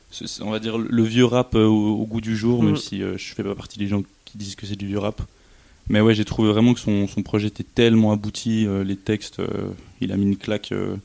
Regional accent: Switzerland; je viens pas de Paris, loin de là, je viens d'un petit bled en Suisse.

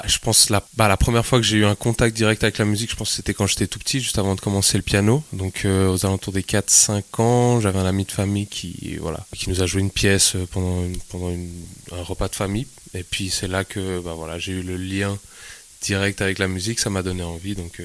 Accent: Geneva, Switzerland; je suis originaire de Genève, basé à Genève.

